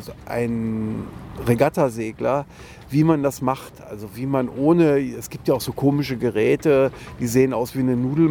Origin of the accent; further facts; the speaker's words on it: Berlin, Germany; Man ist ja als Berliner verwöhnt, ohne es zu merken.